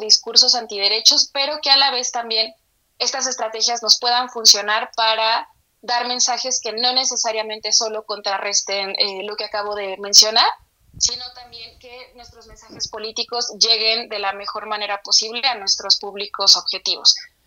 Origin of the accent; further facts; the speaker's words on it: Aguascalientes, Mexico; now in Mexico City, Mexico; Yo radico en Ciudad de México, pero soy de Aguascalientes